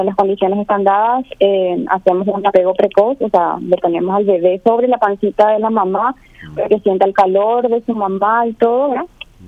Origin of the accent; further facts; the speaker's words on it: Santaní, San Pedro, Paraguay; No, yo soy santaniana.